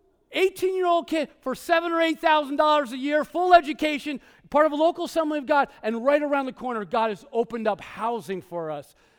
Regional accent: New Jersey, United States; But I am from North Jersey, so anything goes sometimes.

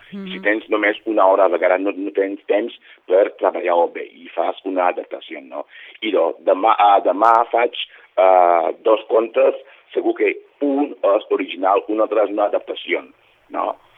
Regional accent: Nigeria; now in Mallorca, Spain; Som de Nigèria, però ja fa anys que visc aquí, ja 18 anys estic aquí a Mallorca, sempre dic que som afro-mallorquí.

